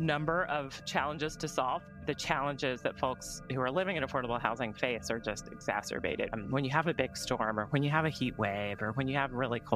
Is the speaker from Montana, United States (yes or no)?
no; Georgia, United States; I grew up in South Georgia in a rural area, and my father's family is from West Texas and were farmers and ranchers.